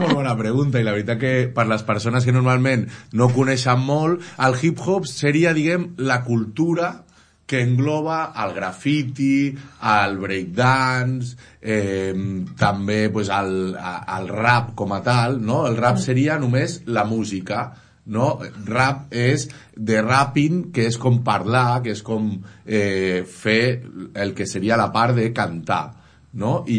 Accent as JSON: {"language": "Catalan", "town": "Piera", "region": "Catalonia", "country": "Spain", "tie": "born or raised there", "also_born_or_lived": "Barcelona", "said": "ara concretament al Bedor, però realment jo m'he criat a Can Bou, que és un altre dels barris de Piera, i porto tota la vida."}